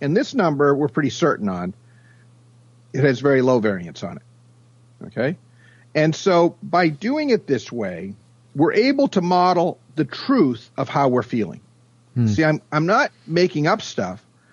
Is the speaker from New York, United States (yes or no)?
no; Maine, United States; I'm originally from Maine, the state of Maine, and we have a saying there.